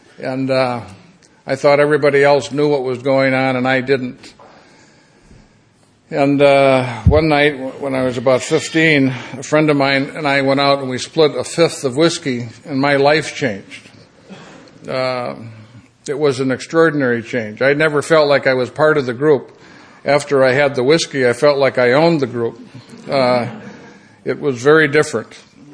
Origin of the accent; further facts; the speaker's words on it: Minnesota, United States; We come from Minnesota, which is, if this were the United States, it's in the middle of the United States in the northernmost part.